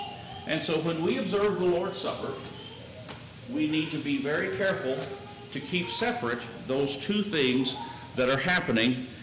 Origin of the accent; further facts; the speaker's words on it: Missouri, United States; Where I was raised in Missouri, I was told that at one time the men sat on one side and the women and kids sat on the other.